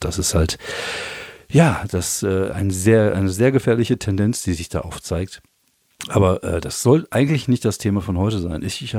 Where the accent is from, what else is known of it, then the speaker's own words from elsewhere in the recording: Germany; also born or lived in France; Und auch als Deutscher in Frankreich war es halt schon so, dass man damit mit Antipathien zu kämpfen hatte und auch ich hatte damit zu kämpfen.